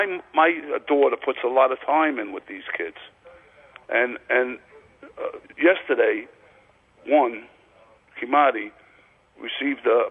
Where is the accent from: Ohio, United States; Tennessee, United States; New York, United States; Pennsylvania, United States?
New York, United States; Staten Island; now in New Jersey, United States; But I grew up on Staten Island in West Brighton, near the West Brighton Projects, and 9mm was the music of the night.